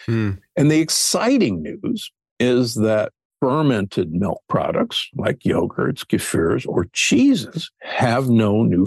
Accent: Omaha, Nebraska, United States; I grew up in Omaha, Nebraska, the beef state, side of beef for breakfast, lunch, and dinner.

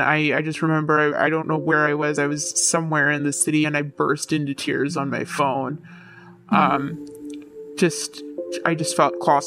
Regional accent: Canada; I felt secure in my identity as a Canadian, and I also felt proud in my identity of being of South Asian extraction.

